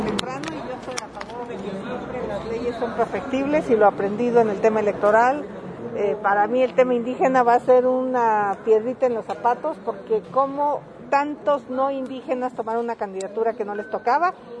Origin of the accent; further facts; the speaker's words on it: Tepatepec, Hidalgo, Mexico; Herrera es mi paisano de Actopan, yo soy de Tepatepec